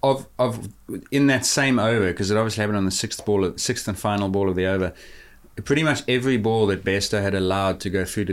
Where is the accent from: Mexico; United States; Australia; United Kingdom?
Australia; accent: Aussie; Put my Aussie hat on. I won't kill you guys with my Aussie accent.